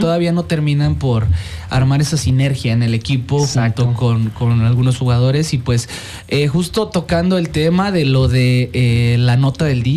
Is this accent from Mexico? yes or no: yes; Mexico; yo como mexicano